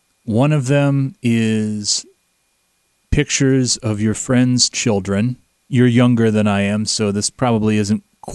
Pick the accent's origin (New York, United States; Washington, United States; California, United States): New York, United States; born there; Or I was born in New York, but my heart's in Iowa